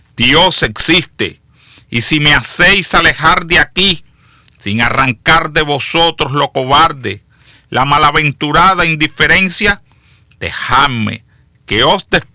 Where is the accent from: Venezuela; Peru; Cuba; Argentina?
Cuba; de nuestras profundas raíces patrióticas, de nuestro amor como cubanos, como latinoamericanos